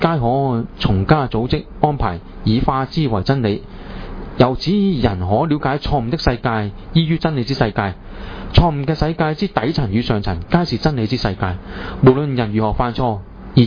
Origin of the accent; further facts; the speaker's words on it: Hong Kong; 所以前有多人形容我哋香港人系一盘散沙，就系咁解啦。